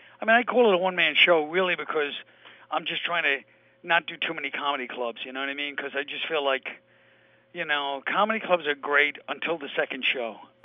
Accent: Brooklyn, New York, United States; It's about me growing up in Brooklyn and a combination of that and ethnicity.

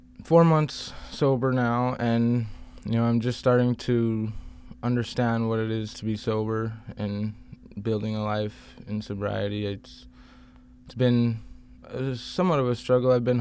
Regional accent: Dillingham, Alaska, United States; I'm born and raised in Dillingham. I'm 25 years old.

